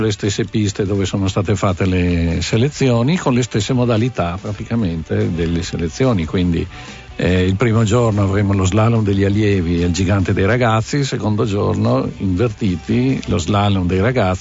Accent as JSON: {"language": "Italian", "town": "Recoaro Terme", "region": "Veneto", "country": "Italy", "tie": "born or raised there", "said": "da piccolo, quando abitavo a Recuaro Terme in provincia di Vicenza, e d'inverno ghiacciavano le strade"}